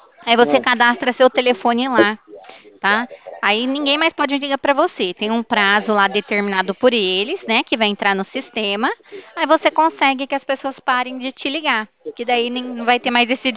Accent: Ribeirão Preto, São Paulo, Brazil; Eu sou aqui de Ribeirão Preto, estado de São Paulo.

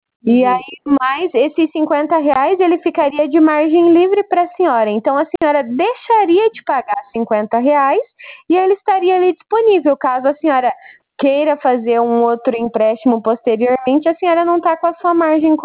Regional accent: Cascavel, Paraná, Brazil; eu sou aqui de Cascavel, no Paraná.

